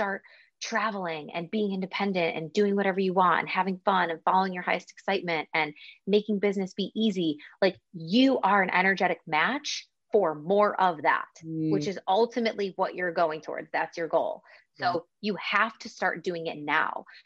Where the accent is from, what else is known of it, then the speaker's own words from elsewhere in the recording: Buffalo, New York, United States; now in Spain; Yeah, I literally hate being cold. And I'm also from Buffalo, which is like also snow central.